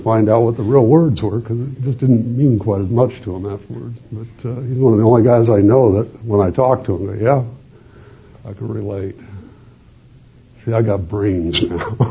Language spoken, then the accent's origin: English; Los Angeles, California, United States; born or raised there